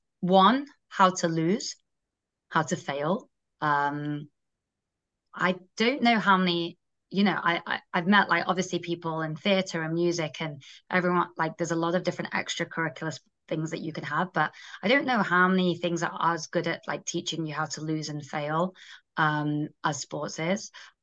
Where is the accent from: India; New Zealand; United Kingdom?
United Kingdom; Manchester, North West England; now in United States; I grew up in Manchester, England, hence the accent. So started the company in America, and now kind of split my time between the two.